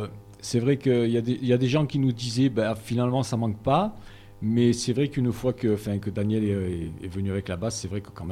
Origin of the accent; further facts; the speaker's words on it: Aubagne, Provence-Alpes-Côte d'Azur, France; Alors, on vient d'Aubagne, de la région d'Aubagne, bon, enfin, Jérémy de Gardanne, mais c'est pas très loin.